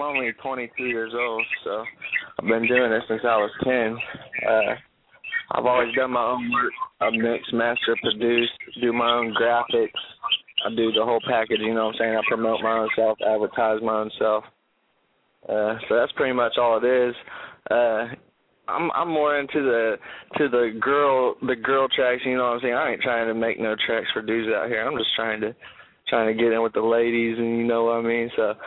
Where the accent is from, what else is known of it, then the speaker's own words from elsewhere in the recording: Richmond, Indiana, United States; I'm from Indiana, Richmond.